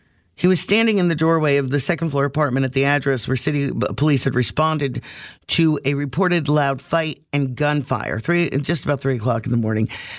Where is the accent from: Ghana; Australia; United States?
United States; Pennsylvania; I grew up in Northeast PA. We grew up around what, coal miners. We grew up around hardworking people.